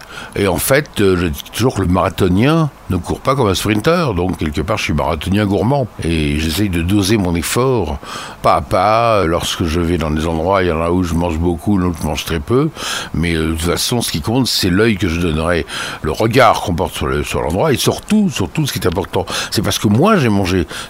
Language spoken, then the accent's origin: French; Grand Est, France; je suis Lorrain, donc les Lorrains, ça, ils travaillent comme les Allemands, ils rigolent comme les Français.